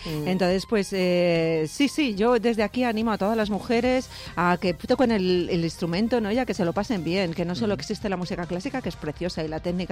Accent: Cuenca, Castilla-La Mancha, Spain; he estado investigando en mi tierra, sabes que soy conquense y entonces yo estoy muy unida a Castilla-La Mancha

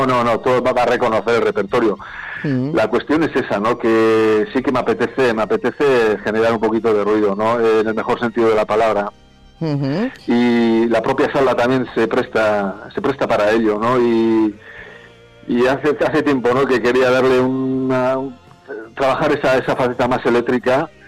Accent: Basque Country, Spain; first language Basque; Spanish is a second language; Yo canto en euskera, canto en mi lengua materna, es una elección, que casi no es una elección, viene dada de manera casi natural, si bien mi lengua paterna es el castellano

